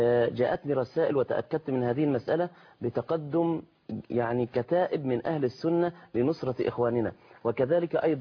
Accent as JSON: {"language": "Arabic", "country": "Egypt", "said": "إحنا عندنا في مصر"}